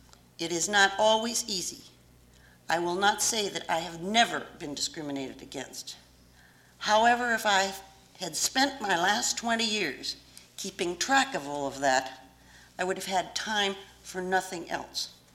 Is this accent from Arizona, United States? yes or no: no; Rochester, Minnesota, United States; a practicing attorney in my hometown, Rochester, Minnesota